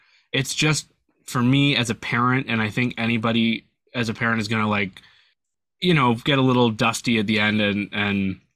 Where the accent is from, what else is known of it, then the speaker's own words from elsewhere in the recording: Canada; And I'm Canadian, so like a lot of this is just right over my head.